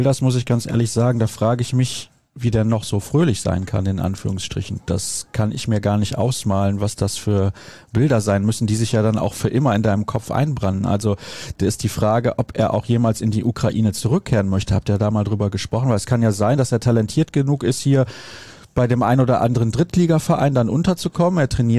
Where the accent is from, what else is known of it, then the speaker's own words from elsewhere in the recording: Solingen, North Rhine-Westphalia, Germany; Witzigerweise nach Solingen in meiner Heimatstadt.